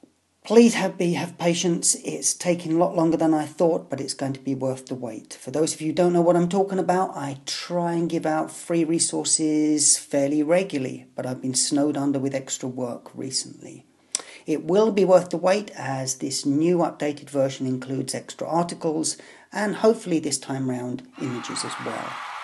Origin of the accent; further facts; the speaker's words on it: London, United Kingdom; Growing up in London during the 1970s and 1980s, you had no choice but to adopt a political stance.